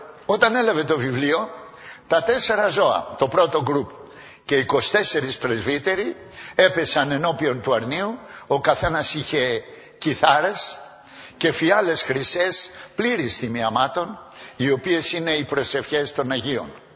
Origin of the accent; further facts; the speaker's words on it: Greece; συγκινούμαστε, ας πούμε, να είμαστε Έλληνες εμείς